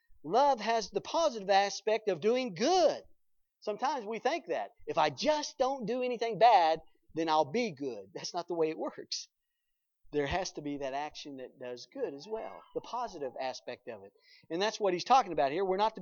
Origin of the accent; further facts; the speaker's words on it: the South, United States; Some of you folks are Yankees. I'm from the South.